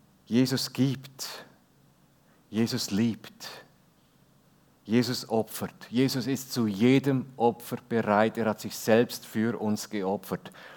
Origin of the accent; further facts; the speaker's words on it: Switzerland; ich bin ja auch Schweizer, ich weiß, wie das geht.